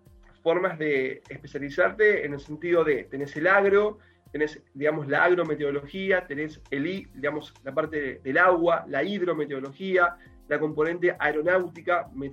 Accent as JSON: {"language": "Spanish", "town": "Bragado", "region": "Buenos Aires Province", "country": "Argentina", "said": "Yo soy de Bragado, una ciudad que está ubicada al noroeste de la provincia de Buenos Aires, y desde muy chico, menciono esto porque Bragado, una ciudad, digamos, de campo"}